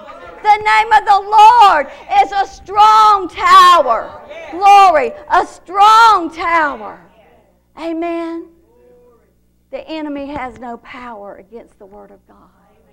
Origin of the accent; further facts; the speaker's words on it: Columbus, Georgia, United States; now in Phenix City, United States; I was born and raised in Columbus. But I've been in Phoenix City so long that I haven't driven much in Columbus.